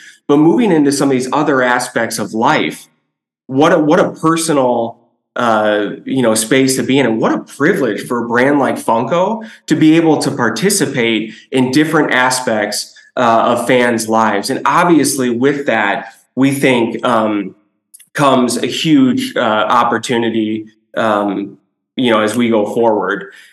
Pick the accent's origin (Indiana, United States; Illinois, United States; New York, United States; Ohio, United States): Illinois, United States; Chicago; I'm born and raised in Chicago, a kid in the 90s.